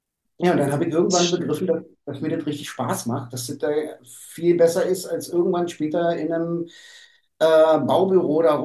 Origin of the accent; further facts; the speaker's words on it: East Germany, Germany; ich komme aus dem Osten.